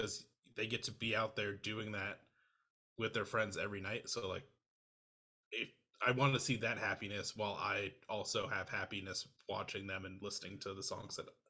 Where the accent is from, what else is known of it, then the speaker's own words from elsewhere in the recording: Iowa, United States; now in Minneapolis, United States; So I'm originally from Iowa